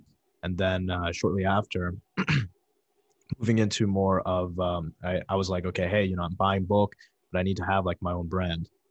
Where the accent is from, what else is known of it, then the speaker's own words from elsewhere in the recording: Chesterton, Indiana, United States; so I grew up in Chesterton, Indiana. It's actually home of the Dunes.